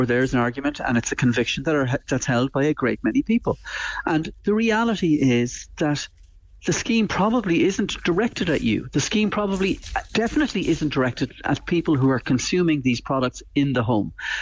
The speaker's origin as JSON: {"language": "English", "town": "Bishopstown", "region": "Munster", "country": "Ireland", "tie": "born or raised there", "said": "Would you believe I grew up in Bishopstown?"}